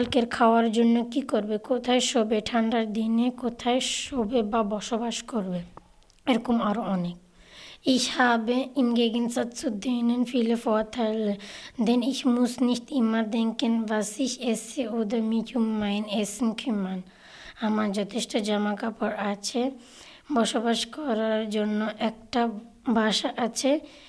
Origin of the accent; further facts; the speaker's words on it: Bangladesh; first language Bengali; German is a second language; now in Austria; aus Bangladesch und lebe seit 3 Jahren in Österreich. Heute werde ich meine Rede auf Deutsch und in meiner Muttersprache Bangla halten.